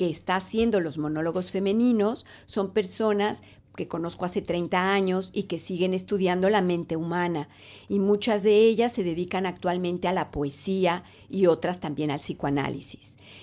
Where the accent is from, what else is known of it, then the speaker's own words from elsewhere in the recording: Mexico; moved away as an adult; also born or lived in Paris, France / Lima, Peru; Yo salí de México hace 30 años y me fui a París, me fui a hacer un doctorado. Entonces estuve, digamos, un muy buen tiempo viviendo en París, aprendiendo el francés y estudiando. Y después he ido a varios lugares a vivir. Entonces uno de ellos ha sido Perú.